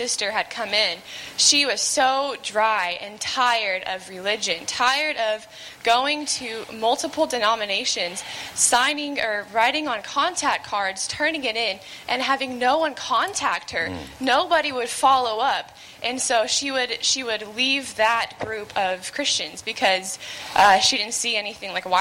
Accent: Conway, Arkansas, United States; from Conway, Arkansas.

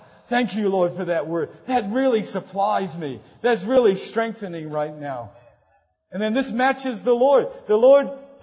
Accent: New Zealand; Recently, I went back to New Zealand, to my hometown. I was just there a few weeks ago, driving by some of the old places where I used to be.

